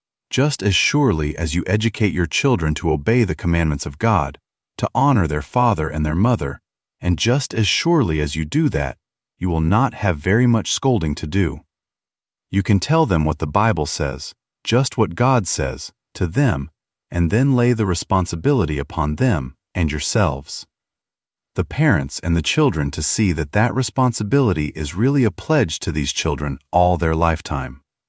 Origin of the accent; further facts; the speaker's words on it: Portland, Maine, United States; also born or lived in Gorham; Here is Portland, where I was brought up. I was born in Gorham, 12 miles from Portland